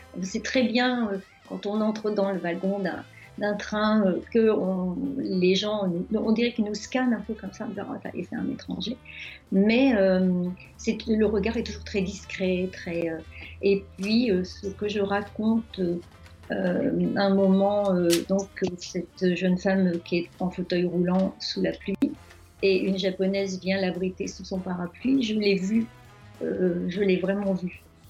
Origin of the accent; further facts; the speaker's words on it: France; now in Japan; De racisme quand on est français? Non, pas du tout. Jamais ressenti de racisme en tant que française.